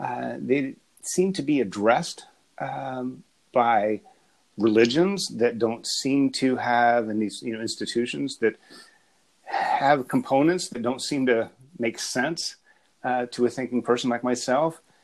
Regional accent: Appalachia, United States; I grew up in Appalachia, but I was raised in academia.

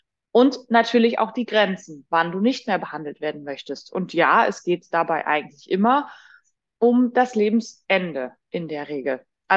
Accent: Leipzig, Saxony, Germany; born there; Ich bin nach Leipzig gezogen. Das ist meine Geburtsstadt, aber ich bin quasi zurückgekommen

